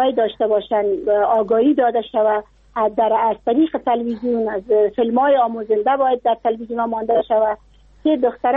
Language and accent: Persian; Afghanistan; نه والله، در ولایت ما اوقدر اگر راست پرسان کنی به زن زیاد حق نداده.